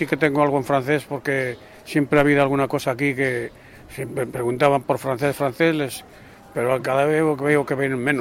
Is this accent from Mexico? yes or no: no; Valladolid, Castile and León, Spain; Yo casi no tengo más amigos aquí que en Valladolid, que soy de Valladolid.